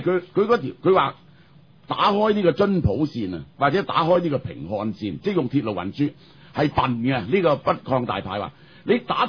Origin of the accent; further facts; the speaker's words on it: Guangdong, China; 呢、這個咧就係我哋廣東人嘅驕傲嚟